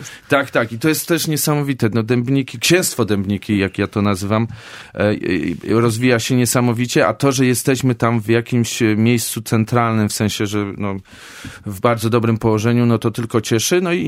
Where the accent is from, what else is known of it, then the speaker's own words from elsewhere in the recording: Kraków, Lesser Poland, Poland; choć jestem z urodzenia i z pokoleń Krakusem